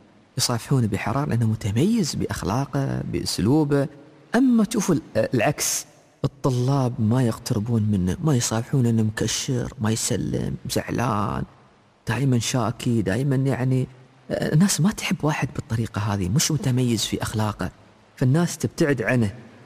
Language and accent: Arabic; United Arab Emirates; أنا سأتكلم مع الأمهات، مع شعب الإمارات أكثر، لأن هي يعني تراثية أكثر، فأنا أتكلم بلهجتنا يعني بلغتهم